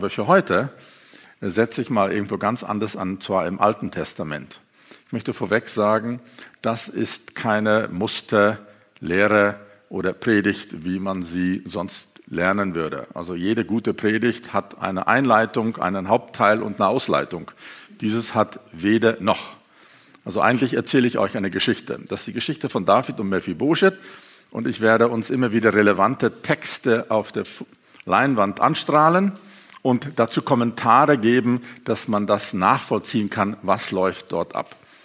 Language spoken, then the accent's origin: German; South Africa; first language German; now in Europe; Ich bin in Südafrika geboren und aufgewachsen. Meine Vorfahren waren Missionare, die aus Deutschland nach Südafrika kamen. Deswegen bin ich deutschsprachig aufgewachsen, was eher unüblich ist für Südafrika.